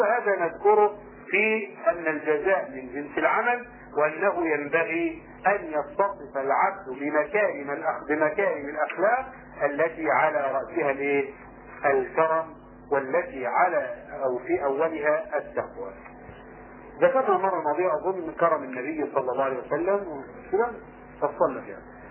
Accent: Egypt; عكسنا احنا فدول مصريين

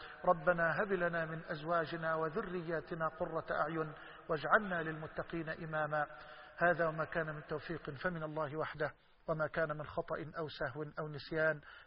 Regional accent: Egypt

